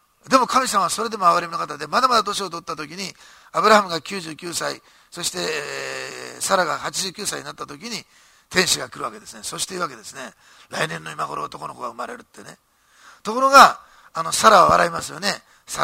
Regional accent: Osaka, Japan; born there; 私大阪生まれだったから、しかも私はちょうど光化学スモックがよく出る頃の世代なんですね。

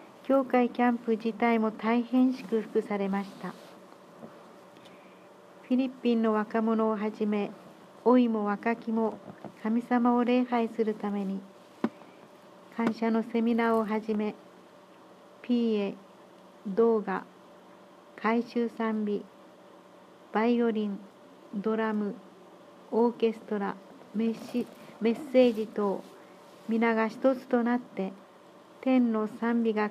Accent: Hirado, Nagasaki, Japan; 26年前に似たような台風として名付けてリンゴ台風と言われた19号が私の故郷平戸にも吹き荒れましたとき、風速57メートル吹いたと言われましたが、大木が根こそぎ倒されたり、家屋の倒壊がひどかったのを思い出しておりました。

